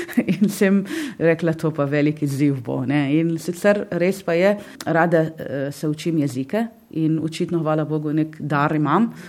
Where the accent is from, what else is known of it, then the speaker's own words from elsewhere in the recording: Iraq; first language Arabic; Slovenian is a second language; moved away as an adult; now in Slovenia; Originalno prihajam iz Iraka, zato je arabščina moj materni jezik. Tam sem živela 28 let, končala študij. Prišla sem v Slovenijo zaradi vojne v Irak s svojo družino